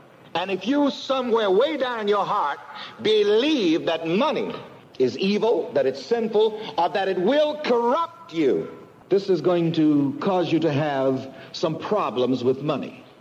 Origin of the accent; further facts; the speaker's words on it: the South, United States; And there's an old saying, and I'm from the South, that goes like this.